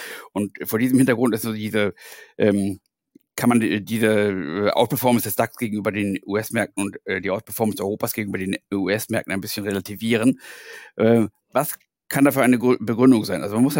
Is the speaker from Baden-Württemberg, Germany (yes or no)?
no; Hamburg, Germany; ich bin Hamburger. Wenn man aus solchen Städten kommt